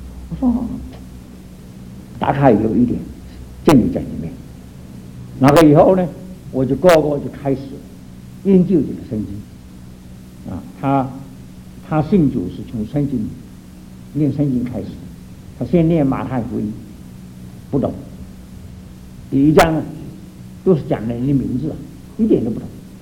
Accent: Fujian, China; also born or lived in Guangdong; 我们在福建去广东，天天都盼望家里有信

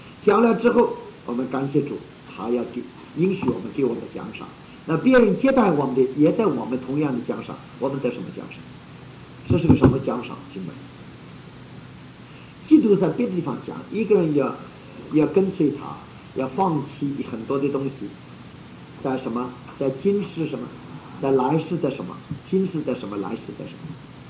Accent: China; 我中国人因为他这个过去传统，说我们中国人中国的哲学

